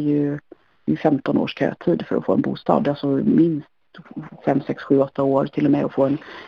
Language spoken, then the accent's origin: Swedish; Sweden; min mamma är från Finland. Så att jag är född och uppvuxen i Sverige.